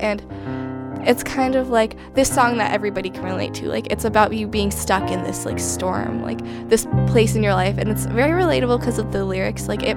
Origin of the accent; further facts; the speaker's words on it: Peacham, Vermont, United States; I'm currently in 10th grade, and I'm from Peacham, Vermont.